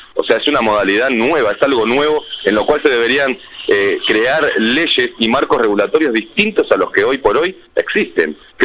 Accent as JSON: {"language": "Spanish", "country": "Uruguay", "said": "Yo como trabajador y como uruguayo estoy sin trabajo."}